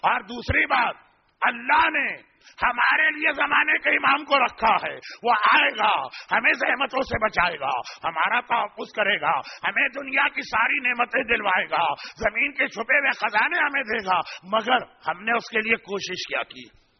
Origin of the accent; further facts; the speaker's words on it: Karachi, Sindh, Pakistan; میرا بچپنا کراچی کے ایک علاقے رضویہ سوسائٹی میں گزرا, اور وہیں پہ بہرحال جوانی بھی آئی.